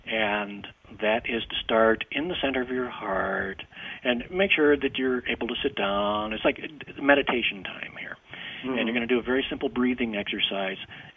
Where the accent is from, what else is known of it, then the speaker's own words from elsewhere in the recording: United States; like we're both from the United States